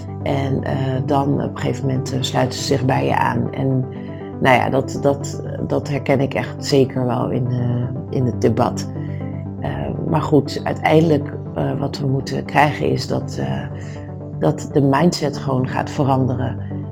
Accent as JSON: {"language": "Dutch", "town": "Amsterdam", "region": "North Holland", "country": "Netherlands", "tie": "born or raised there", "said": "je hebt bijvoorbeeld de import Amsterdammers en daar hoor ik ook bij, dat weet ik. Maar zo voel ik me dus niet, want ik heb langs het van mijn leven tot nu toe gewoond in Amsterdam. Dus ik voel me gewoon Amsterdammer."}